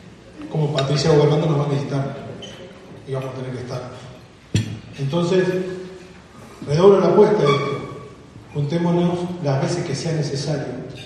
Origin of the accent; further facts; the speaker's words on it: Argentina; esta realidad de los argentinos que estamos desesperanzados, pero también tenemos esperanza, porque somos así los argentinos